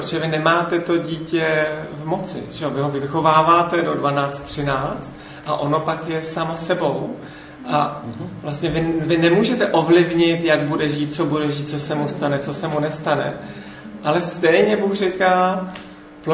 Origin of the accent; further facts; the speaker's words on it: Byšice, Central Bohemian Region, Czechia; To jsou Byšice u Mělníka. Takže tam jsem vyrostl, mám jednu sestru, o 9 let starší, která učí hudebku v Praze.